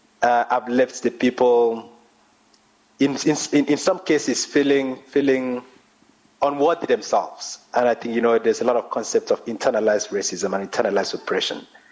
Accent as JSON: {"language": "English", "country": "Nigeria", "lives_now": "South Africa", "said": "I'm Nigerian, living in South Africa."}